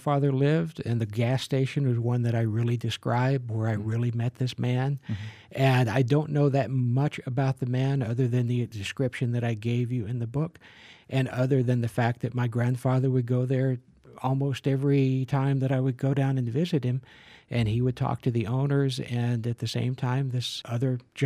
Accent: Southern US, United States; Most of those things came from my knowledge of growing up in the South in the Appalachian Mountains.

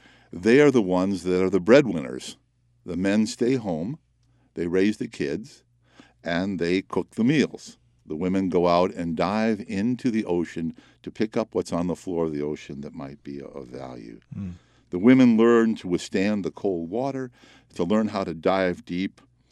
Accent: Chicago, Illinois, United States; And I was raised in the Chicago area, and each summer I go to Chicago

